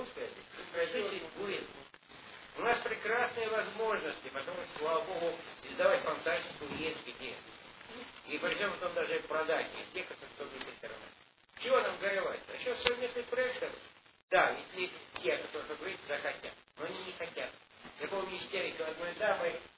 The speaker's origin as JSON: {"language": "Russian", "country": "Ukraine", "first_language": "Ukrainian", "second_language": "Russian", "said": "Я украиноязычный украинец."}